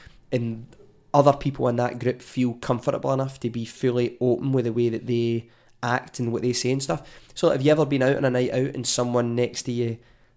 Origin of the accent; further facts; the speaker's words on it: Scotland, United Kingdom; I'm Scottish pattern